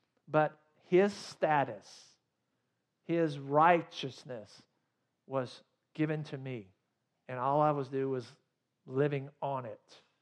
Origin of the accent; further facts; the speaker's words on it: Athens, Georgia, United States; I grew up in Athens, Georgia, as I mentioned earlier. And my family was a member of the Athens Country Club.